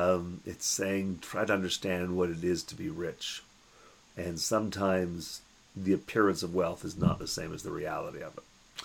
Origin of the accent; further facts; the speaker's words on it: Toronto, Ontario, Canada; Look at you, little white child growing up in North Toronto.